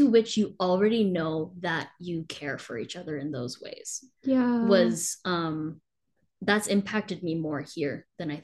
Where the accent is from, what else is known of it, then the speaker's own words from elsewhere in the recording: Vancouver, British Columbia, Canada; not just because we're from Vancouver and because we had a friendship background to begin